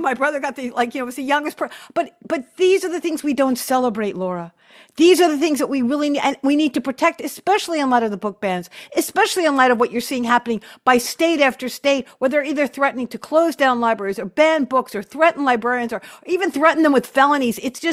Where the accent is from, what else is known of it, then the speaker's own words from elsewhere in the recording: Brooklyn, New York, United States; also born or lived in Long Island; I'm a kid from New York. Okay, I was raised both in Brooklyn and Long Island